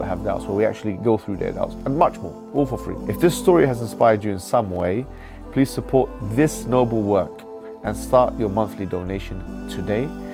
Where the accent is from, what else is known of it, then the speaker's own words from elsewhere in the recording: Alexandria, Alexandria Governorate, Egypt; I'm from Alexandria, Egypt.